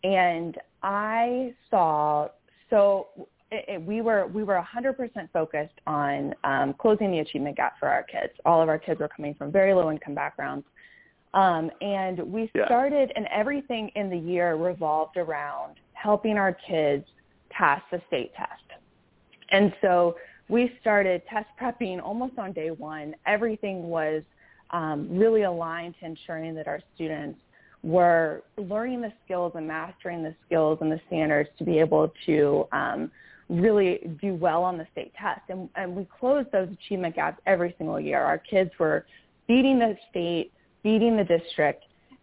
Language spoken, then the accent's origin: English; Atlanta, Georgia, United States; now in New York, United States; I'm from Atlanta, but I am in the Big Apple. I live in New York.